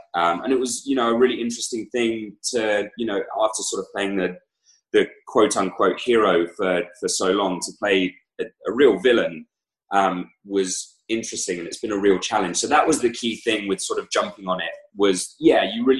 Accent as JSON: {"language": "English", "country": "United Kingdom", "said": "I'm a British guy actor."}